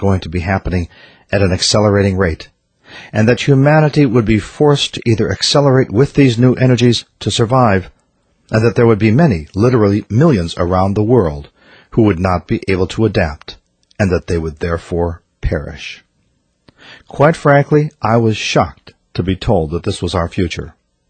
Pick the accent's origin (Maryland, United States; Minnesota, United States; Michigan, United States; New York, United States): Minnesota, United States; I grew up in Minnesota.